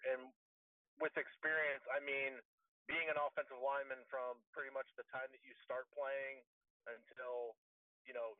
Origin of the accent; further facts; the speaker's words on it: Florida, United States; I grew up in the Tampa Bay area, always thought I was going to be Mike Golsott.